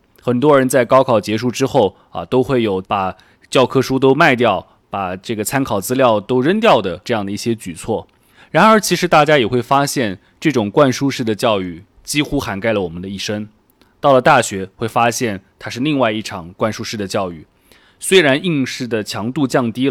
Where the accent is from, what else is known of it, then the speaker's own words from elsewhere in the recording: China; 我们中国人